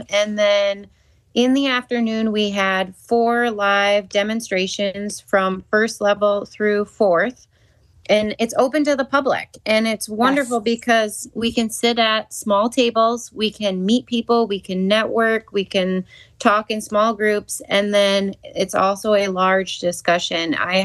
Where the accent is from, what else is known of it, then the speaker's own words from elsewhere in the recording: Oregon, Wisconsin, United States; from Oregon, Wisconsin, and you're listening to the Dressage Radio Show.